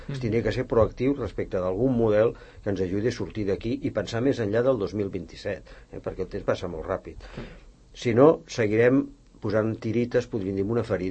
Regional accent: Barcelona, Catalonia, Spain; jo sóc de la Sagrada Família. La meva infantesa va passar en un barri que era industrial. Les casetes baixes van desaparèixer totes per fer cases de pisos. Després, per sort, em vaig poder traslladar a viure a Sarrià

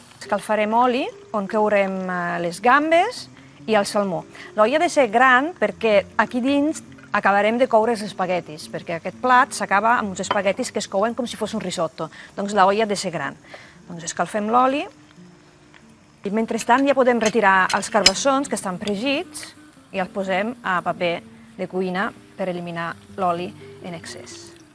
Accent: Sant Vicenç de Montalt, Catalonia, Spain; vinc de Sant Vicent de Montalt

